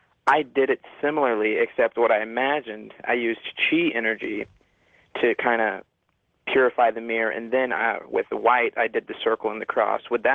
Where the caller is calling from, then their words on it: Des Moines, Iowa, United States; I'm calling from Des Moines, Iowa.